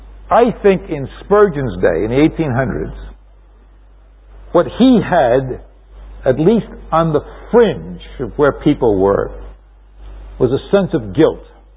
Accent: New York City, New York, United States; I think of growing up in New York City in the midst of a concrete jungle.

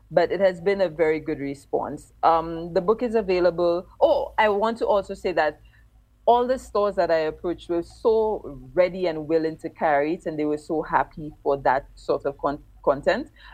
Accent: St. Lucia; come, let me tell you about when I was growing up in St. Lucia.

